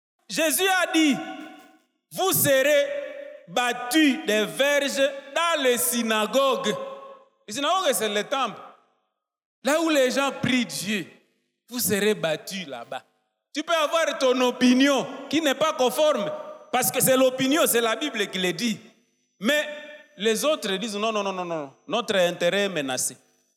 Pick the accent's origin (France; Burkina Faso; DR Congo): DR Congo; Goma, North Kivu; Comme il règne chez moi à Goma ville